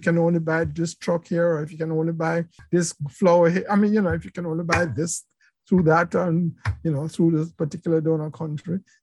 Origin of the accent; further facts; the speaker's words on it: Jamaica; I come from Jamaica